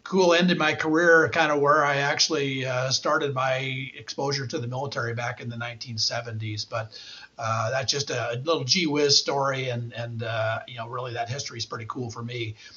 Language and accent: English; Omaha, Nebraska, United States; I grew up in Omaha. When I was growing up, most people around me referred to the base as SAC, instead of Offutt Air Force Base.